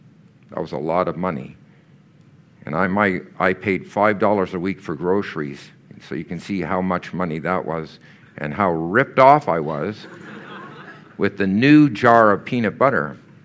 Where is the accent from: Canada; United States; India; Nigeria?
Canada; Quebec; So I grew up in Canada during the Cold War. Some of you haven't got a clue what that's like. Our house in Quebec had a fallout shelter in it.